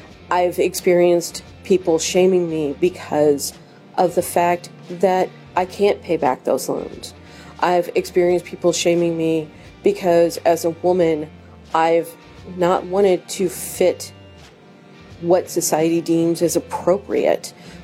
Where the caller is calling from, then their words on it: Centralia, Missouri, United States; I'm from Centralia, Missouri.